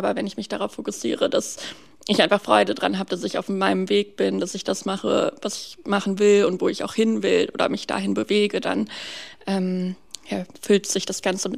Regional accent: North Rhine-Westphalia, Germany; also born or lived in Berlin; now in Potsdam, Germany; Aus der Nähe von Düsseldorf.

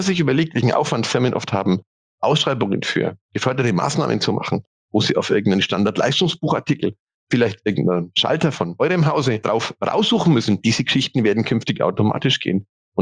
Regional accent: Bavaria, Germany; Ich als Franke

